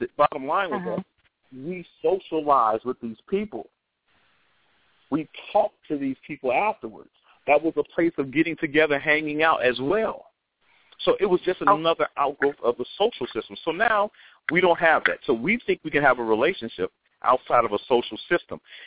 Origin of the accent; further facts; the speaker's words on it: Chicago, Illinois, United States; I'm from Chicago.